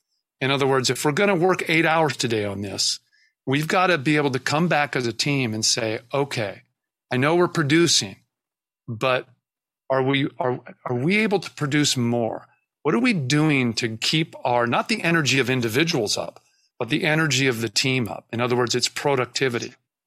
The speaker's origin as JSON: {"language": "English", "town": "Seattle", "region": "Washington", "country": "United States", "said": "because I am from Seattle, is we're pretty good at tech."}